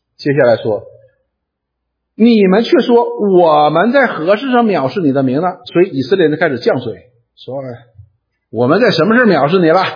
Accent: Northeast China, China; accent: Northeastern Mandarin; 用我们东北话讲的话就是不服

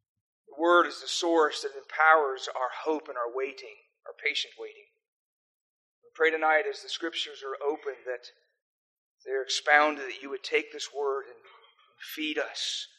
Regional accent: South Africa; accent: American; I sound like an American, but I'm actually a South African. I've lived there for 26 years. That is my home.

